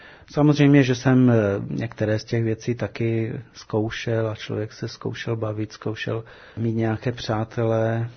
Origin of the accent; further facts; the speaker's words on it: Havířov, Moravian-Silesian Region, Czechia; Vyrůstal jsem v rodině v Havířově, v rodině nevěřící.